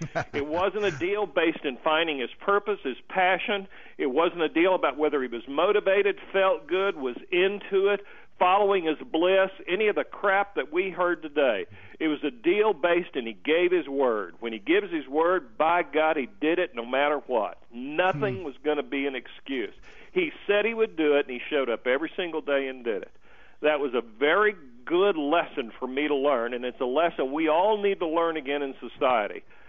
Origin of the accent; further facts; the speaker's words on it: Muskogee, Oklahoma, United States; I grew up dirt poor in Muskogee, Oklahoma. I grew up dirt poor.